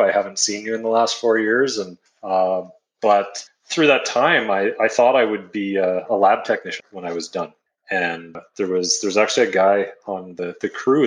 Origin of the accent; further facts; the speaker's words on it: Edmonton, Alberta, Canada; So I went into university. I'm from Edmonton. I went to the University of Alberta there